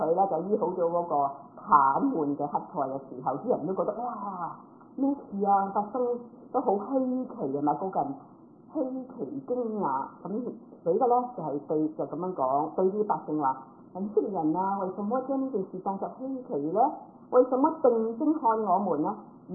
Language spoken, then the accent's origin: Cantonese; China; 有時我哋中國人會有一句説話叫做三歲定八十嘛